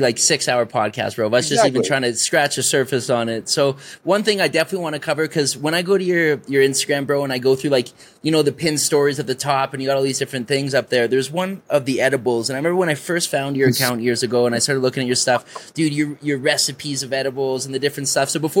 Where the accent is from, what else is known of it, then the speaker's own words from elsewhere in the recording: Canada; now in Colombia; I'm from Canada originally. I'm living in Colombia.